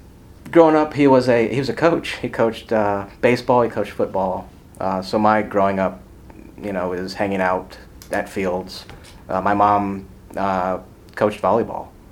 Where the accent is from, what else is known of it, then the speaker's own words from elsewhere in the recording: Waldwick, New Jersey, United States; also born or lived in Paterson / Brandon, Florida; now in -; In Waldwick, near Ridgewood. I was born in Patterson.